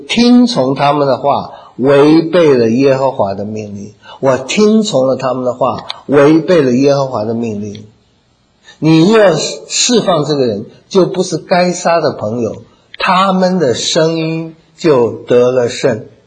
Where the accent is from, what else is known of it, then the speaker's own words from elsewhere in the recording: Taiwan; 我们小时候在台湾，父母那个公教人员嘛，生活也很辛苦